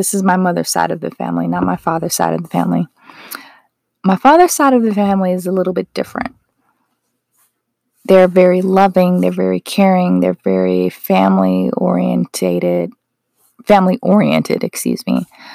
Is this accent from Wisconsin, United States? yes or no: yes; Wisconsin, United States; I'm from Wisconsin, but we drove to Egg Harbor, Wisconsin.